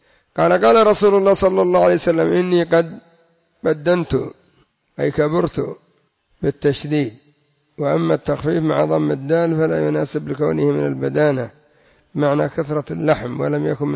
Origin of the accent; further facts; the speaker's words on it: Yemen; كما يقول المثل عندنا في اليمن: ما تموت العرب إلا مستوفية.